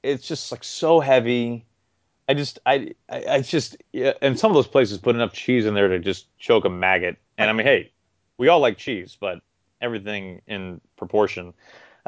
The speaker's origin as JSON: {"language": "English", "town": "St. Louis", "region": "Missouri", "country": "United States", "tie": "born or raised there", "said": "Yeah, so like, I mean, I grew up in St. Louis, and I got to tell you, man, T-Bell drive-through in St. Louis, alternating nights with the White Castle."}